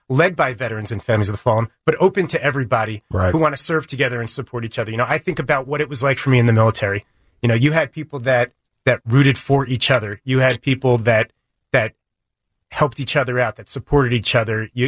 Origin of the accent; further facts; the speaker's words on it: East Brunswick, New Jersey, United States; I grew up in East Brunswick, New Jersey.